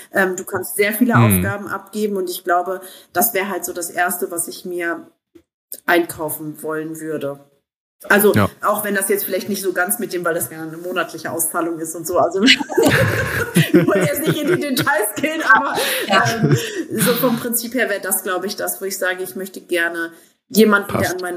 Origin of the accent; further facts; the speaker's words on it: Bielefeld, North Rhine-Westphalia, Germany; ich komme ja aus Bielefeld, Dr. Oetker ist ja hier